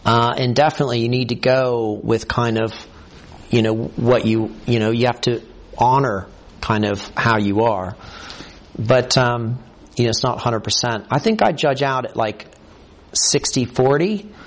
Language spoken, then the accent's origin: English; Ohio, United States; But I think what I am is I'm an Ohioan. And I'm an American.